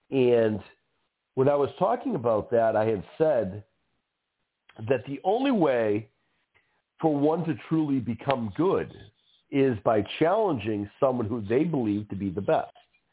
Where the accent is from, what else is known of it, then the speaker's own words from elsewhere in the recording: Northeast, United States; You meet people who come from all over the place, all over the region. I'm from the Northeast.